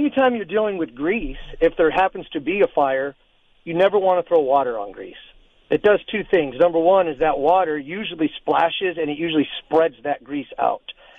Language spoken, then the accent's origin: English; Tucson, Arizona, United States; I was a student, born and raised in Tucson, went to Palo Verde High School. I then attended the University of Arizona.